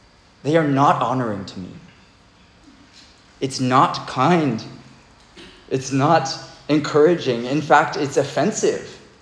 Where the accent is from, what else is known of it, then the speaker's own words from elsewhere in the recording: Texas, United States; I'm not Korean. I definitely speak English. I'm from Texas, y'all. I'm really good at speaking English.